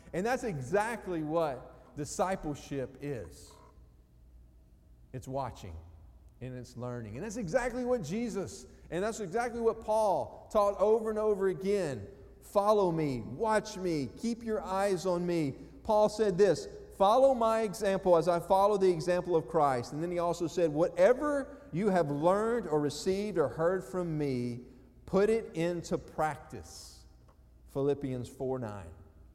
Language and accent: English; Louisiana, United States; So I was born and raised in Louisiana.